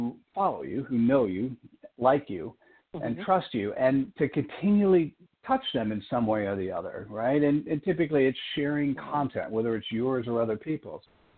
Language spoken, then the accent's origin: English; United States; I am uncomfortable as an American, and many of us are, that I only speak one language. I speak English, and it's not even Queen's English; it's American English.